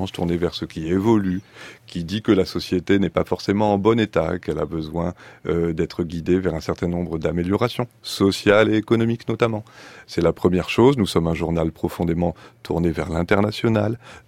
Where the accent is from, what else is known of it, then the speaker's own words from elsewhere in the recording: Toulon, Provence-Alpes-Côte d'Azur, France; Je viens de la lointaine province du Var, je viens de Toulon à l'origine et donc du coup, je ne connaissais personne à Paris.